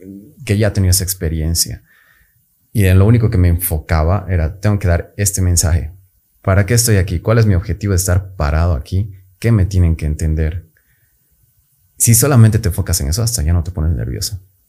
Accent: Bolivia; acá en Bolivia. Es un proyecto que yo fui a mi empresa a decirles, tengo ese proyecto. Hay talento en mi país, en Latinoamérica.

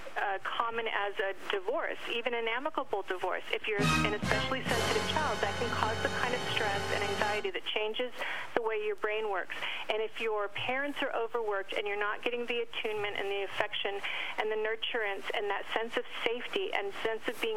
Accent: San Diego, California, United States; In San Diego. I grew up in San Diego.

